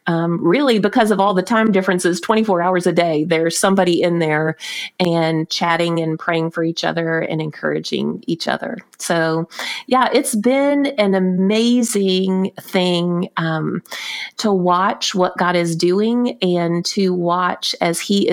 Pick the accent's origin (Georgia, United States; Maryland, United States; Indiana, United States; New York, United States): Georgia, United States; Brunswick; than we do in my hometown of Brunswick, Georgia